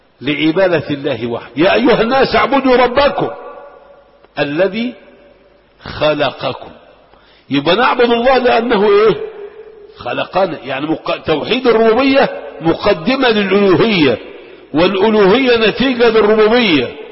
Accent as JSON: {"language": "Arabic", "country": "Egypt", "said": "عندنا في مصر"}